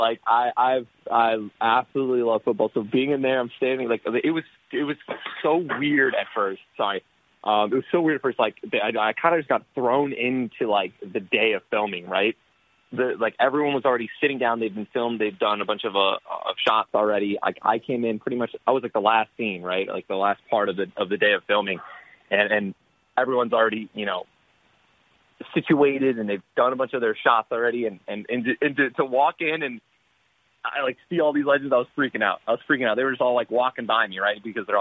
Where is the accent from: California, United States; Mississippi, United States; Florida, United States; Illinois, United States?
Illinois, United States; So my dad was a Lions fan. And then when I was born, we moved over to Illinois.